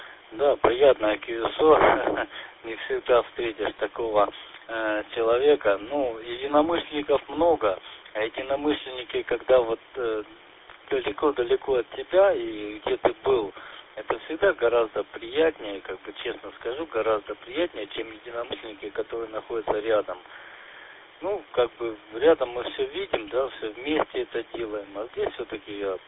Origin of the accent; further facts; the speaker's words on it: North Caucasus, Russia; Это вот мое пожелание, так как я с Северного Кавказа.